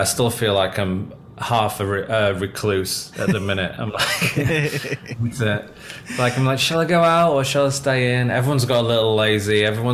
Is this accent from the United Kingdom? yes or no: yes; England, United Kingdom; now in New York, United States; And, you know, obviously I'm English, so it's like an adopted home for me.